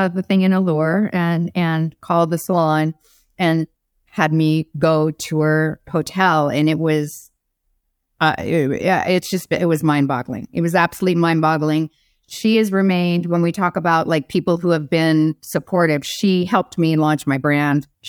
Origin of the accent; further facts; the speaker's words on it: Arizona, United States; I didn't know who she was. I did, you know, because I was from Arizona.